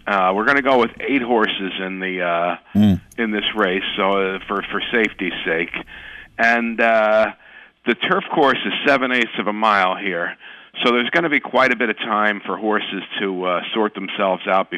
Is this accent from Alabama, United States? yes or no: no; New Jersey, United States; Well, it was my idea, and I grew up here in New Jersey, and I was a fan of the sport